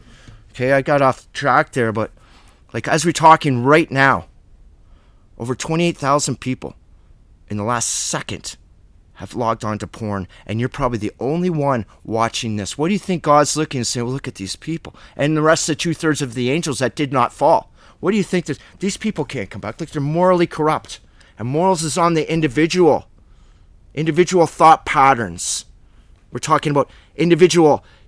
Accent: Canada; I don't know what's up with Canadians, because I'm a Canadian.

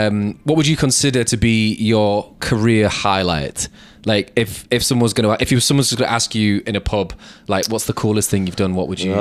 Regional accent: Huddersfield, Yorkshire and the Humber, United Kingdom; because like we're from Huddersfield, so like that was always like our go to.

